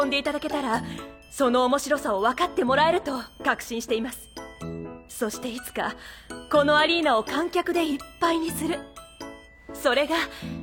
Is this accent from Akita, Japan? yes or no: no; Nikko, Tochigi, Japan; 私はここ日光に生まれ育ち、幼い頃にアイスホッケーを知り、